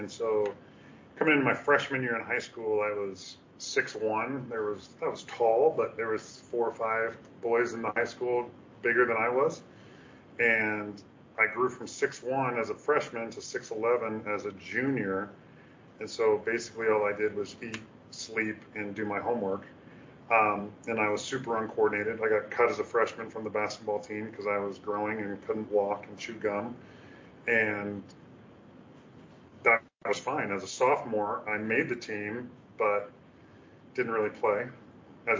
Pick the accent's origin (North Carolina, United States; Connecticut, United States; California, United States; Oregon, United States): Oregon, United States; Portland; also born or lived in San Antonio / Kansas City / Germany / Texas; I was born in San Antonio. We went to Kansas City. We went over to Germany. We came back to Texas at Fort Hood. We went up to Alaska. And then he retired from the Army and moved to Portland, Oregon. That's where I went to high school.